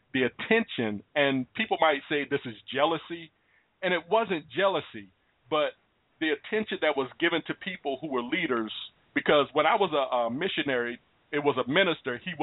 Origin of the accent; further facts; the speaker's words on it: Washington, District of Columbia, United States; because I just come from Washington, D.C. I grew up in the Washington, D.C. area. And they figure, oh, he's a city boy.